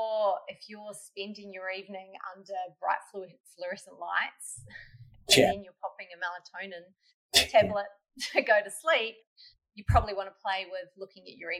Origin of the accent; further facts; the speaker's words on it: New Zealand; I'm a Kiwi in case you couldn't tell.